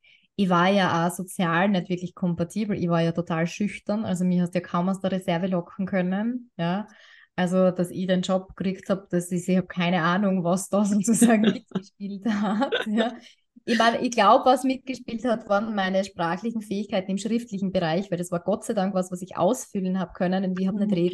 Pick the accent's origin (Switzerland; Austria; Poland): Austria; bei uns in Österreich ist das irgendwie so ein Thema mit diesen Zertifikaten